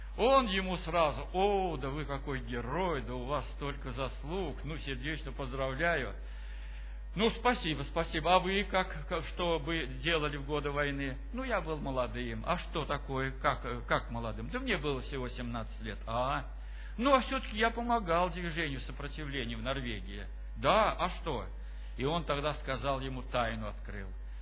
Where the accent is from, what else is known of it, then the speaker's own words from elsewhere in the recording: Moscow, Russia; Я сказал, что я из Москвы, исполняю такое-то служение.